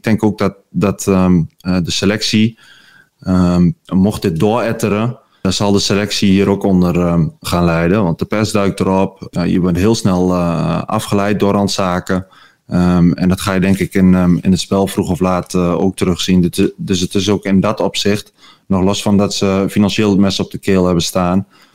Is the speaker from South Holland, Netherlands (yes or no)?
no; Enschede, Overijssel, Netherlands; Ik kom dan uit Enschede